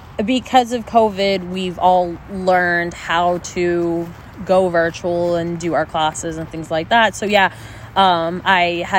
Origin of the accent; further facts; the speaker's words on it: El Paso, Texas, United States; because I'm from El Paso, and so I have a really, really strong connection with my family and my friends from high school